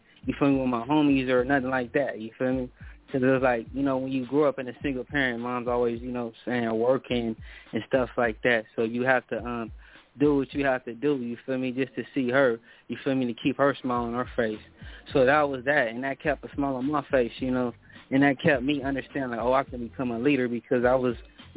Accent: Los Angeles, California, United States; I'm 31 years old, born and raised in South Central, L.A., California.

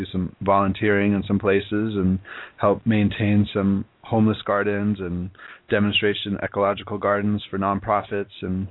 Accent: Ann Arbor, Michigan, United States; because I grew up in Ann Arbor in Michigan, and brought me back to the Midwest for the summer.

